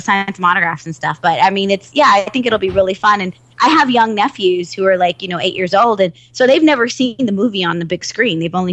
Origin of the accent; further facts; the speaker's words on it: Dallas, Texas, United States; I'm doing a screening in Dallas, which is my hometown